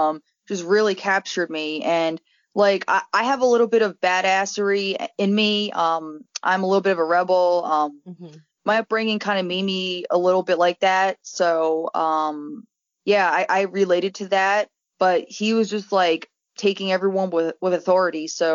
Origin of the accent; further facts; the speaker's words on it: New Jersey, United States; Like, is it because I'm from Jersey and it's like bad over here?